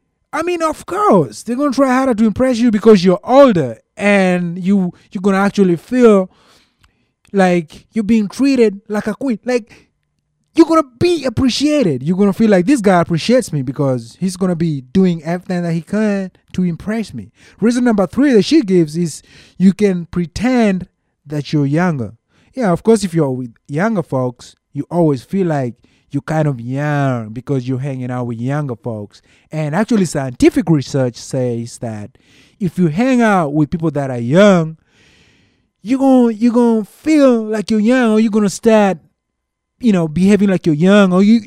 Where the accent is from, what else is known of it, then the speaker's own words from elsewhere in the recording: Kenya; I'm from Kenya, and we don't get tired when we run.